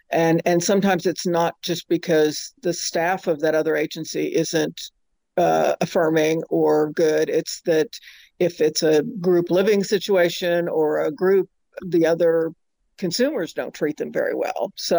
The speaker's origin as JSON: {"language": "English", "region": "Pennsylvania", "country": "United States", "tie": "born or raised there", "said": "In my personal life, I mean, I grew up in Pennsylvania."}